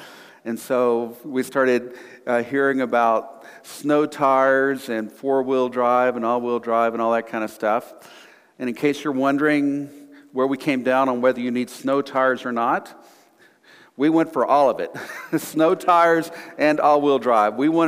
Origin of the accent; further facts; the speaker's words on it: Texas, United States; now in Calgary, Canada; I grew up in Texas, and I think I can count on my hands, certainly on one hand, the number of times there was white stuff that was on the ground. And so when we were moving up here to Canada